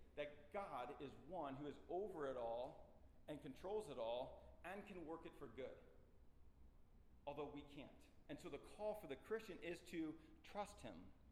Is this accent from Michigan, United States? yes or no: no; St. Louis, Missouri, United States; I grew up in St. Louis, and so you like the Blues are the team in St. Louis